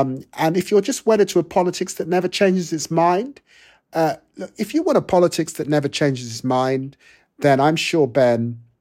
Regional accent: Tottenham, London, United Kingdom; I grew up poor in Tottenham, working class.

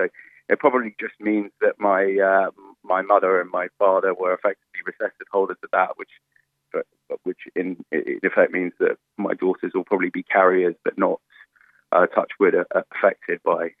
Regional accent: Sligo, Connacht, Ireland; also born or lived in London; was born in Ireland, in sort of Catholic Ireland on the west coast. So I grew up in Sligo

